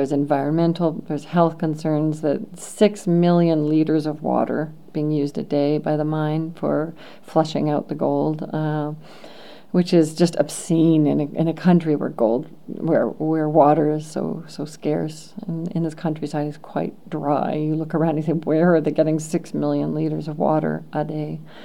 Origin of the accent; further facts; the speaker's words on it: Canada; And as a Canadian, the first thing I've ever had to do whenever I'm in a community